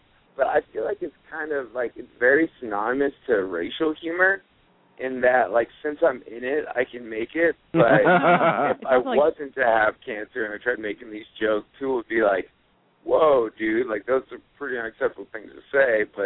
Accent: Aurora, Colorado, United States; I am from Aurora, Colorado.

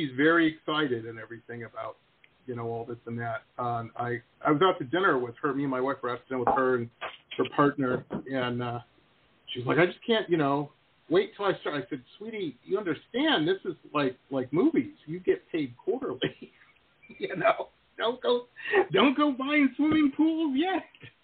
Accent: Detroit, Michigan, United States; I grew up in Metro Detroit, so I know what you're saying.

